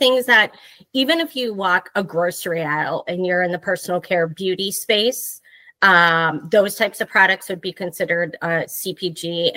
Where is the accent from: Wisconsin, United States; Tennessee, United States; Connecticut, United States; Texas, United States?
Wisconsin, United States; now in Chicago, United States; So I am currently in Chicago, Illinois. So we actually just had your background live on Friday. Lots of snow came down. So I've been here about 30 years now. Born and raised actually in Wisconsin.